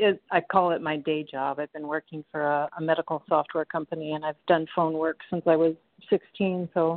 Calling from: Florida, United States; I'm calling from Florida.

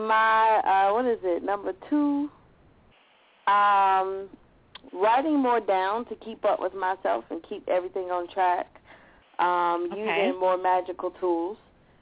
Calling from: Nashville, Tennessee, United States; calling in from Nashville. How y'all doing?

